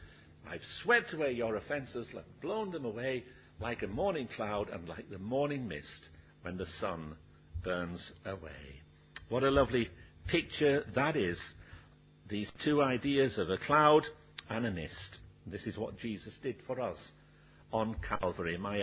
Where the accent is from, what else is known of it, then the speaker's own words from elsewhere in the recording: Barnsley, Yorkshire and the Humber, United Kingdom; When I was brought up in Barnsley, in South Yorkshire, that morning mist, this illustration wouldn't work